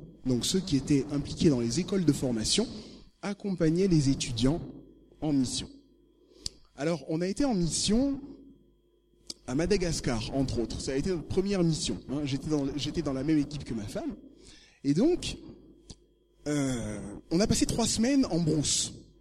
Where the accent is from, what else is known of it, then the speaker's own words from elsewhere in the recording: Tours, Centre-Val de Loire, France; j'ai 30 ans. Je suis marié avec une femme qui s'appelle Juliette, donc je viens de Tours.